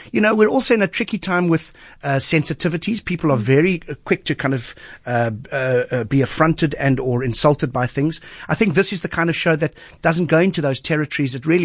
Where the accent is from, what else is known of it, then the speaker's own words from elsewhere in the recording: Kenwyn, Western Cape, South Africa; Yeah, nice to hear someone from Kenwyn. I grew up in Kenwyn